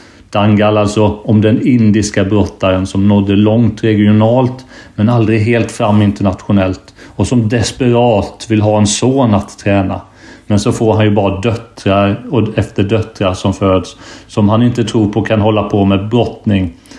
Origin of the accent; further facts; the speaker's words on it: Småland, Sweden; Det är inte så lätt för mig att säga som smålänning.